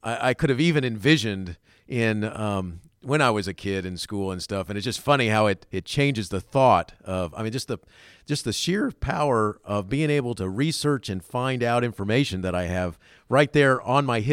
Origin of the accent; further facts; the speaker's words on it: Florida, United States; I grew up in Florida at the time during the Apollo space missions